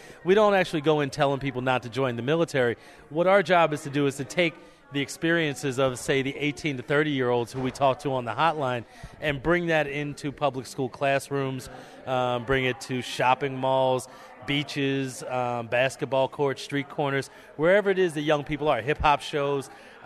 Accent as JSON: {"language": "English", "town": "Camden", "region": "New Jersey", "country": "United States", "tie": "born or raised there", "said": "I grew up in Camden, New Jersey. You know, Camden at the time had the highest per capita murder rate in the country"}